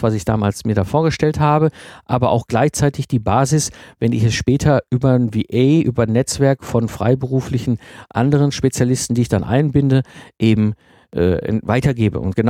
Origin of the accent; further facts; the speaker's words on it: North Rhine-Westphalia, Germany; ich komme aus dem Ruhrpott, ne, zwischen Kohle und Stahl aufgewachsen